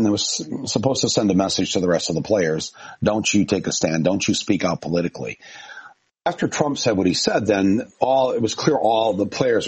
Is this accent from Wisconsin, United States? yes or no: no; Michigan, United States; now in New York, United States; I've come from Michigan to New York to do the show. I come from the Brexit states out there